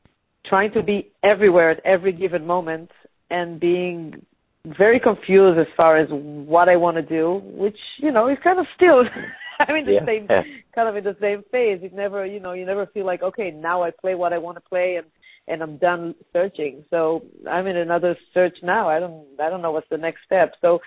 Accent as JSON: {"language": "English", "town": "Tel Aviv", "region": "Tel Aviv District", "country": "Israel", "moved": "yes", "said": "I came from Israel, from Tel Aviv, from the big city"}